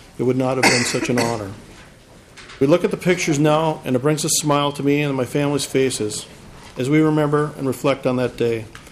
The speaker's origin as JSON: {"language": "English", "town": "Eagan", "region": "Minnesota", "country": "United States", "said": "from Eagan, Minnesota."}